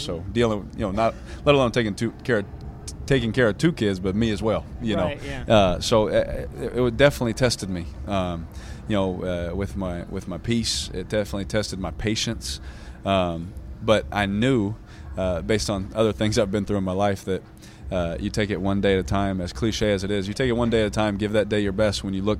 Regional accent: Bakersfield, California, United States; also born or lived in Fresno / Houston; I'm from Fresno. I was born in Fresno, grew up in Bakersfield and Houston a little bit

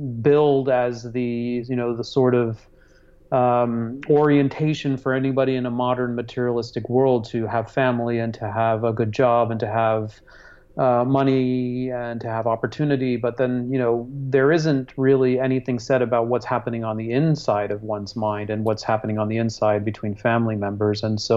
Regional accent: Hong Kong; also born or lived in Singapore; I was born in Singapore and raised in Hong Kong, and already had a very multicultural, multi-heritage

